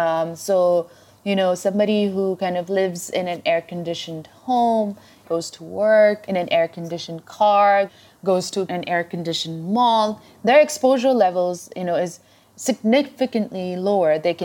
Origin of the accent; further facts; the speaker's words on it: Delhi, India; also born or lived in Punjab / Kathmandu, Nepal / New York, United States; I was born in India, actually in a state called Punjab. And I grew up a little bit in Kathmandu, but spent a lot of time in Delhi, yeah. But I grew up all over the place. I'm part Canadian, I'm part Nepali.